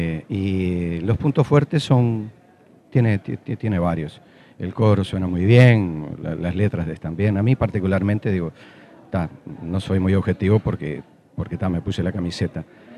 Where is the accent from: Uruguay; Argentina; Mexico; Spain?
Uruguay; los uruguayos somos todos muy nos las ingeniamos para todo.